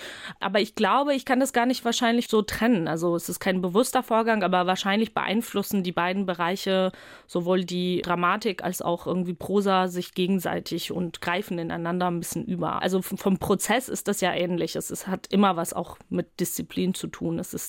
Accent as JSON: {"language": "German", "country": "Georgia", "said": "Ich komme ja selbst aus Georgien"}